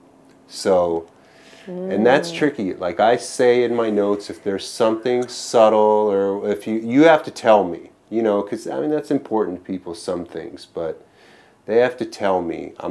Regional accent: Los Angeles, California, United States; Like I grew up in Los Angeles, my family, two sisters and a mom.

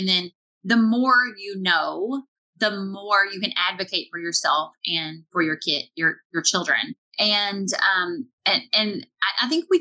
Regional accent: the South, United States; I'm from the South. We love casseroles.

